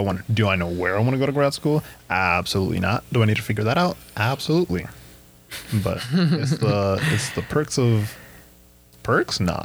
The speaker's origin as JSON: {"language": "English", "town": "Austin", "region": "Texas", "country": "United States", "said": "I'm from Austin, Texas. I am a senior here."}